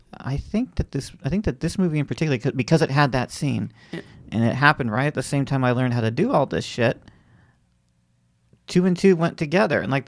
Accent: Florida, United States; this is actually a big one because I grew up in Florida

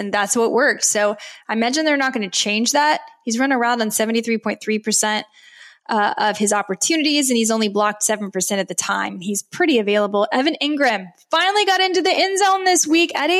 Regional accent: Dallas, Texas, United States; Now, I grew up in Dallas, so we grew up always watching the Cowboys.

